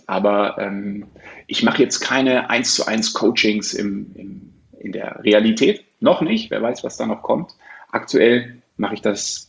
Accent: Munich, Bavaria, Germany; hier in München, wo ich herkomme und auch jetzt wieder lebe

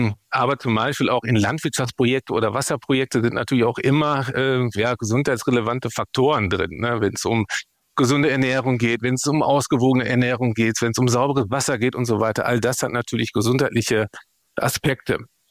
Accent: Bocholt, North Rhine-Westphalia, Germany; born there; Ich komme gebürtig aus Bocholt.

